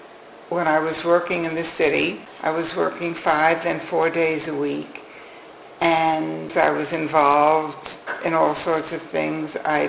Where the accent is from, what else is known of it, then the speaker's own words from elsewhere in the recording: New York City, New York, United States; I grew up in New York City, and it was fabulous